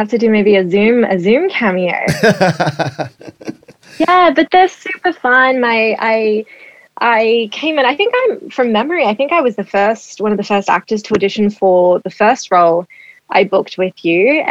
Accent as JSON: {"language": "English", "country": "Australia", "tie": "born or raised there", "also_born_or_lived": "Israel", "said": "So I was born in Israel and then we moved to Australia. I think I was about seven. We're kind of coming back and forth until I was 12. But I had a bit of a hard time with the language"}